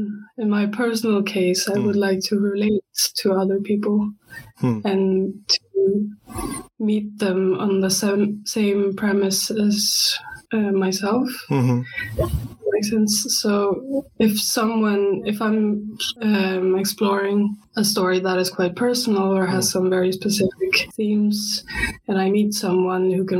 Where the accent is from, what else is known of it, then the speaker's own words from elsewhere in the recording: Norway; English is a second language; now in Sweden; I'm originally from Norway, but I am studying in Sweden right now.